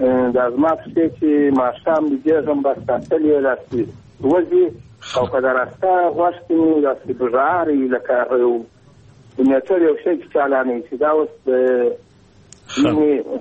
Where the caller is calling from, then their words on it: Kandahar, Afghanistan; له کندهار ولایت څخه تاسو سره په تماس کې